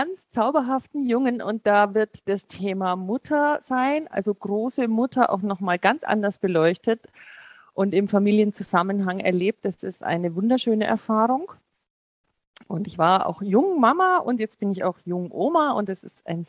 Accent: Bavaria, Germany; ich bin ja in Bayern aufgewachsen

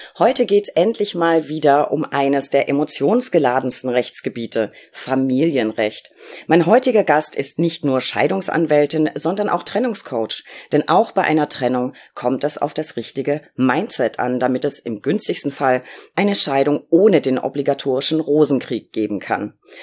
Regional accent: Berlin, Germany; als Berlinerin

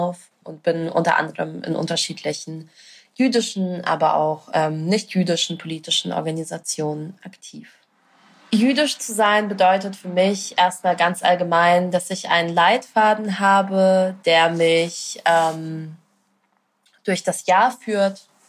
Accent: Belarus; now in Germany; Ich meine, wenn man nur migrantisch ist, dann wäre es in meinem Fall, bin ich Deutsche oder bin ich Belarusin? Also stand ich irgendwie zwischen diesen beiden Ländern.

